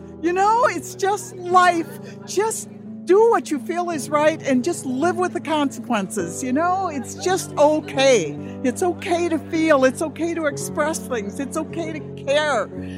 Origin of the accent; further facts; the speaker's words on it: Connecticut, United States; I'm from Connecticut.